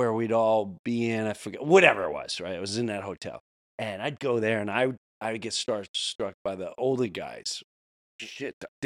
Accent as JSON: {"language": "English", "region": "New York", "country": "United States", "said": "he's like, where are you from, kid? I went, New York"}